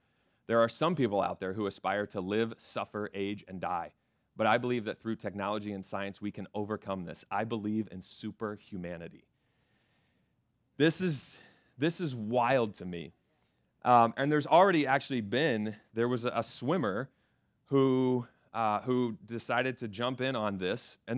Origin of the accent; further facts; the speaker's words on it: Florida, United States; I grew up in Florida. Classic thing with this is whenever there's a hurricane coming